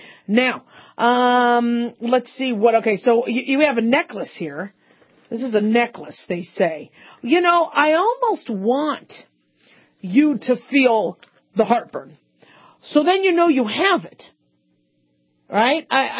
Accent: Phoenix, Arizona, United States; I grew up in Phoenix, but Phoenix still had a little bit more moisture than Southern Nevada.

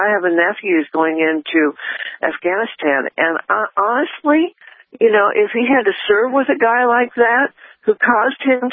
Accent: San Antonio, Texas, United States; when I was out there in San Antonio, my hometown, people said

